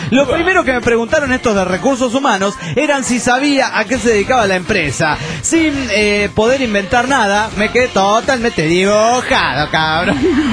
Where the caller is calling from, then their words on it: Cancún, Quintana Roo, Mexico; de Cancún, Quintana Roo, México.